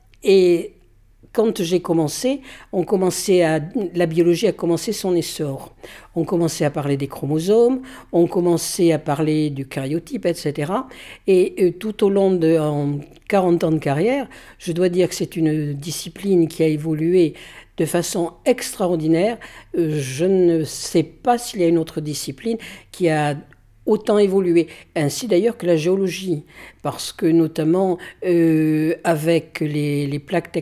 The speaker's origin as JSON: {"language": "French", "town": "Thiviers", "region": "Nouvelle-Aquitaine", "country": "France", "tie": "born or raised there", "said": "Oui, je suis né à Thiviers. Et il est vraisemblable que je vais mourir à Thiviers. Et je suis peut-être natif du Périgord, je suis resté dans le Périgord."}